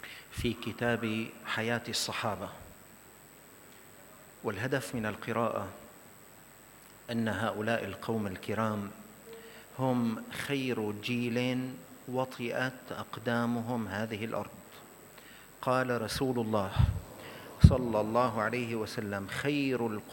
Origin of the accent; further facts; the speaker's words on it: Syria; عندنا في الشام في سوريا